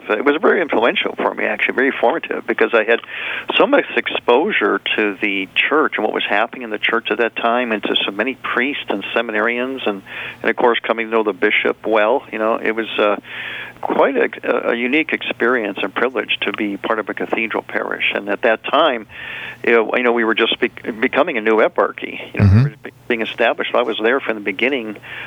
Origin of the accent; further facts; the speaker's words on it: Cleveland, Ohio, United States; I grew up in Cleveland.